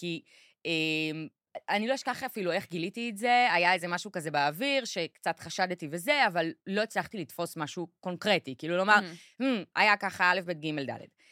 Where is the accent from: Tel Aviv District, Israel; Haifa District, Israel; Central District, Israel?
Haifa District, Israel; Krayot; היא הייתה בכלל חיפאית, אנחנו מהקריות